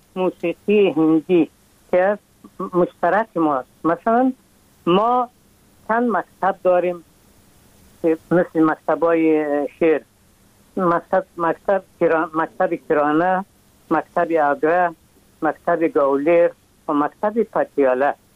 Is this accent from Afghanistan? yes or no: yes; Afghanistan; moved away; ما از افغانستان آمدیم